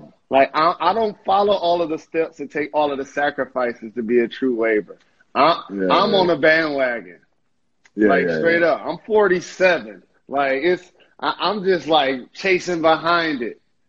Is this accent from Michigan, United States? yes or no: yes; Detroit, Michigan, United States; Well, you know, I'm from Detroit.